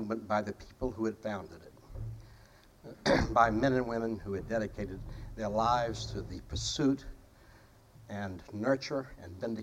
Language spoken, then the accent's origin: English; South Carolina, United States; I suppose because I'm from South Carolina